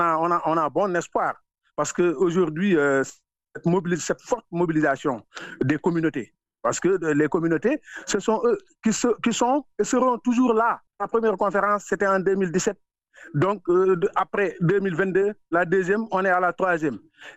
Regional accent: Bargny, Dakar, Senegal; moi qui vous parle, je viens du Sénégal, à Bargny

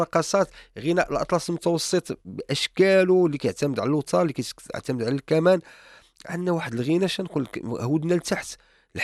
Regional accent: North, Morocco

